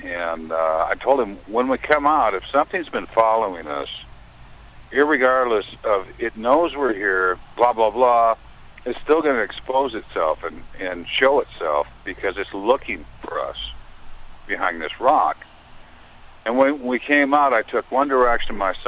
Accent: Four Corners, United States; I'm from the Four Corners area.

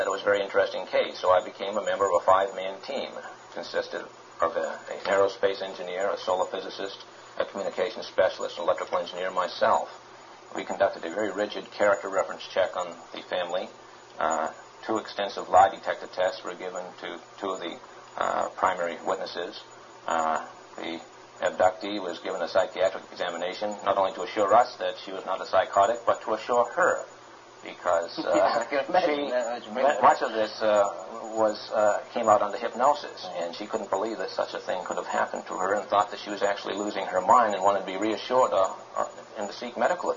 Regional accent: Massachusetts, United States; No, I'm from New England, one in Massachusetts.

